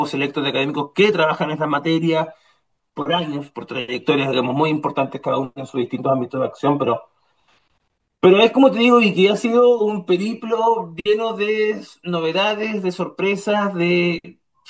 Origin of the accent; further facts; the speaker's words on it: Punta Arenas, Magallanes and Chilean Antarctica, Chile; born there; yo estuve mucho tiempo fuera de Punta Arenas, yo soy puntarenense de nacimiento, pero estuve mucho tiempo fuera, y ahora volver a mi ciudad natal